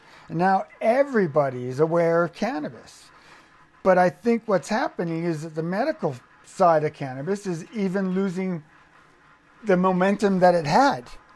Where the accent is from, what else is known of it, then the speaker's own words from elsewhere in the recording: Victoria, British Columbia, Canada; I grew up in Victoria in the 70s, and cannabis was everywhere.